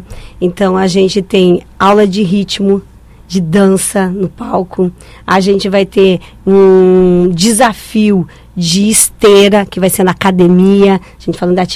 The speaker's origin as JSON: {"language": "Portuguese", "region": "Rio Grande do Sul", "country": "Brazil", "said": "eu venho do interior, lá do interior do Rio Grande do Sul, a gente não tinha acesso à música clássica, à música erudita."}